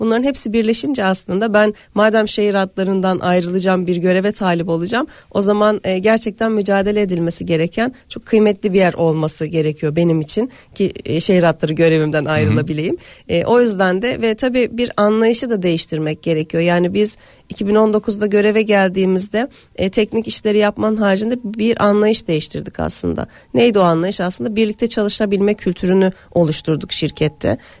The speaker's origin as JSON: {"language": "Turkish", "region": "Eskişehir", "country": "Turkey", "tie": "born there", "lives_now": "Istanbul, Turkey", "said": "Eskişehir doğumluyum. Ben 99 senesinde İstanbul'a geldim."}